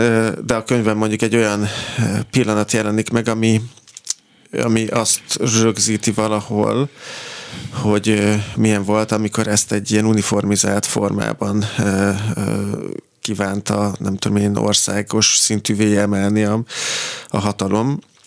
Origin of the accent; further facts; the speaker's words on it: Hajdúnánás, Hajdú-Bihar, Hungary; a valóságban ez Hajdunánás, ahol én felnőttem